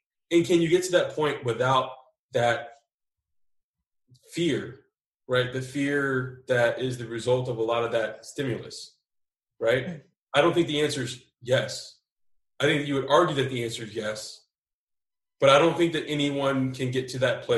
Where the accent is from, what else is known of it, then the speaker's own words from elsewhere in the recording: Houston, Texas, United States; you know, when you grew up where I grew up, you know, I grew up in Fifth Ward, Houston, which is no different than Conte, California, or the Bronx, New York